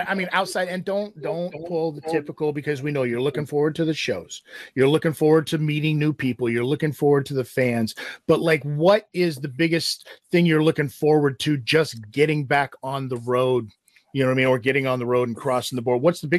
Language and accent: English; Las Vegas, Nevada, United States; now in Canada; See, I'm originally from Las Vegas, guys. And when I first moved here, I thought it was a rib too.